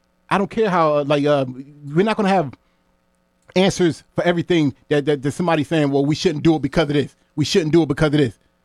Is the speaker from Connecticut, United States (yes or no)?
yes; New Haven, Connecticut, United States; Like, I'm from New Haven, and this is the biggest voting block.